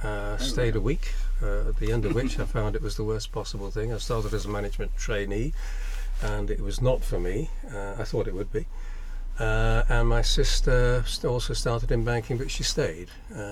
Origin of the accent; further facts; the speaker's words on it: London, United Kingdom; born there; I was born in London a long time ago.